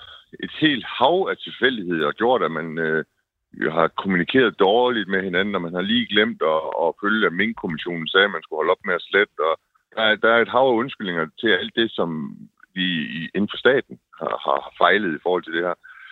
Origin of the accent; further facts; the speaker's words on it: North Denmark Region, Denmark; altså nu er jeg nordjyde